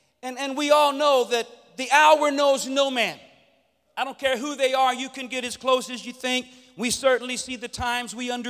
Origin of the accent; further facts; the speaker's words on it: Louisiana, United States; accent: Cajun; When I went to Bible school, some of the kids used to want to hear me talk just because of my Cajun accent.